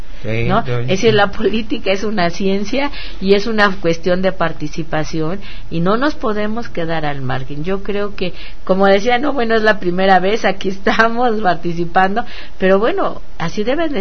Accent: Álvaro Obregón, Mexico City, Mexico; Yo que provengo del área de Álvaro Obregón

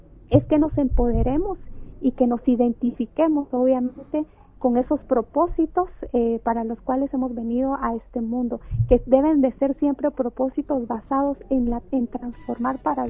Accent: Guatemala; Tenemos que quitarnos como guatemaltecos la idea de que nosotras las mujeres tenemos que estar representadas

